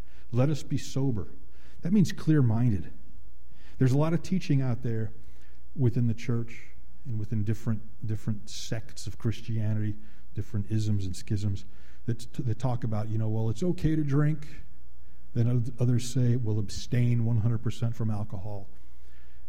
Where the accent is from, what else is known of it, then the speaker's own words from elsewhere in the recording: Chicago, Illinois, United States; born there; so much violence in a city that I was born in Chicago, just so much violence.